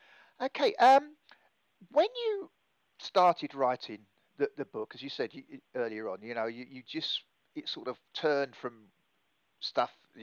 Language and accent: English; England, United Kingdom; I was brought up in England I was born in the 50s.